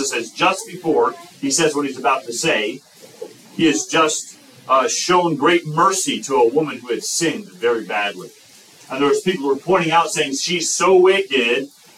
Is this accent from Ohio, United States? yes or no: no; Wisconsin, United States; okay, we're from Wisconsin, okay, so we get snow.